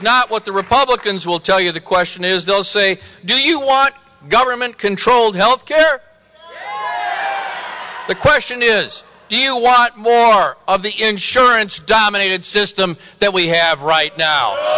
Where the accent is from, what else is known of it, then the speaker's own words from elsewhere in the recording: Janesville, Wisconsin, United States; My hometown of Janesville, the home of General Motors for generations, is one of three places being considered for a new GM car.